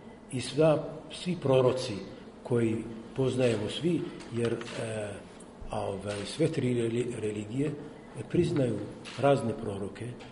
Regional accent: Palestine; i ja sam rođen u Palestini.

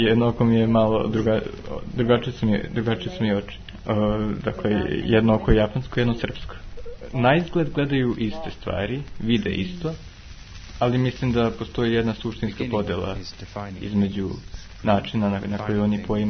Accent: Vienna, Austria; born there; Ja sam došao iz Beča. Ja sam rođen u Beču.

